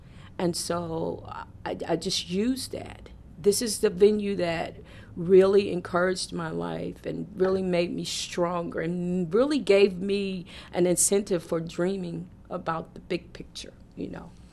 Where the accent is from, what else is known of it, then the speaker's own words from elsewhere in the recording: Bridgeport, Connecticut, United States; We come from Bridgeport, Connecticut, where we lived in the inner city, and a lot of us were children of welfare moms.